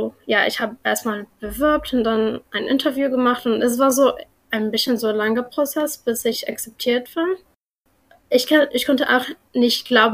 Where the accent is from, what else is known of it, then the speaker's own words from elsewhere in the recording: Egypt; German is a second language; ich bin 17 Jahre alt. Ich komme aus Ägypten und ich habe in dieses Jahr ein Austauschjahr in Berlin gemacht.